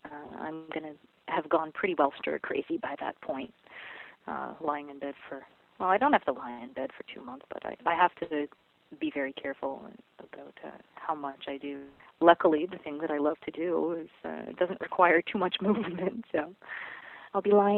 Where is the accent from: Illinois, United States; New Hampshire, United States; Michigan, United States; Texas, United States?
New Hampshire, United States; also born or lived in Boston, United States; I'm from New England, and I lived in Boston for a long time, and in New Hampshire is where I grew up.